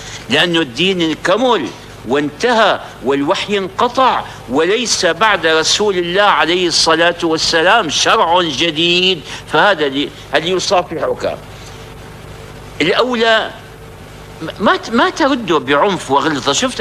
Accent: Syria; كان في عندنا في الشام قديما

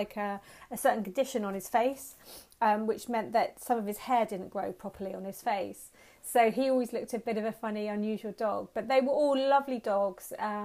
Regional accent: Woking, South East England, United Kingdom; now in Frome, United Kingdom; I live in Frome, Somerset, but I grew up in Woking, Surrey, which is about 100 miles away

